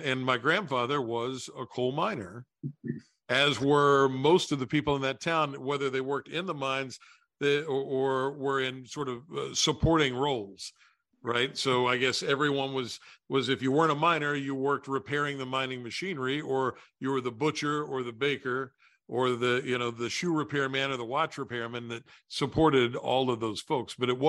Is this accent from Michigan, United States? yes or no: no; Logan, West Virginia, United States; I started the conversation by asking Larry what it was like to live in my hometown of Logan, West Virginia, back in the 1930s, 40s, and 50s.